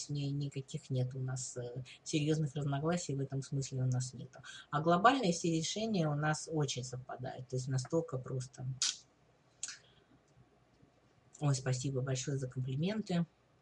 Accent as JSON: {"language": "Russian", "country": "Russia", "said": "Я стоматолог из России, у меня профессиональные вопросы."}